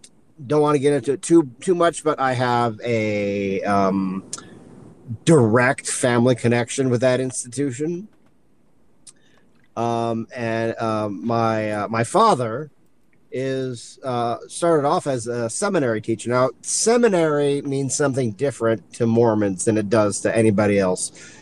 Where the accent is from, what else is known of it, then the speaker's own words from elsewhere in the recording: Utah, United States; So I'm from Utah. It's where I am now.